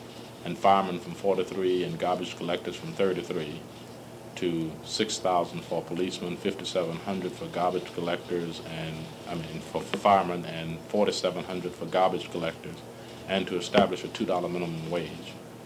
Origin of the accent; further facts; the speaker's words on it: Lithonia, Georgia, United States; It was in 1948 that I saw my father humiliated in Lithonia, Georgia, my hometown, because of me.